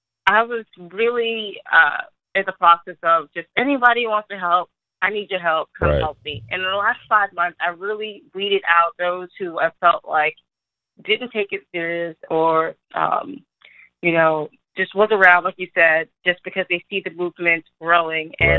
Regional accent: New York, United States; So I'm from New York and, you know, I played basketball.

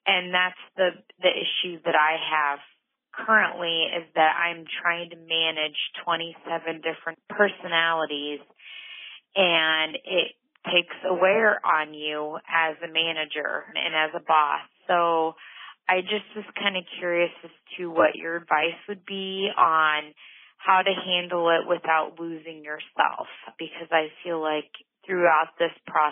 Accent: Illinois, United States; I am from Illinois

